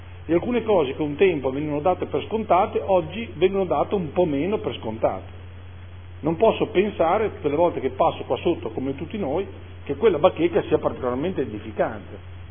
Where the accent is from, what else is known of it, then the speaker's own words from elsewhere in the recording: Modena, Emilia-Romagna, Italy; Mi ricordo, Presidente, da ragazzino in Largo San Giacomo, chi è di Modena se ricorderà bene